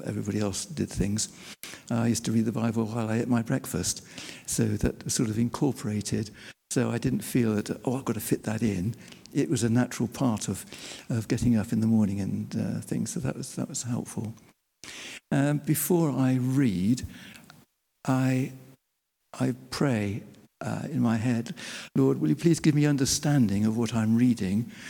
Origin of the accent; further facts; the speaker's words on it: United Kingdom; because I'm British and male